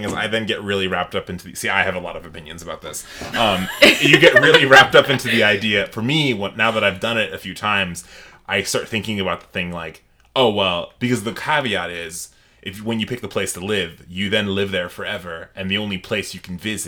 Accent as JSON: {"language": "English", "region": "New York", "country": "United States", "said": "No, I think it's just because I'm from New York."}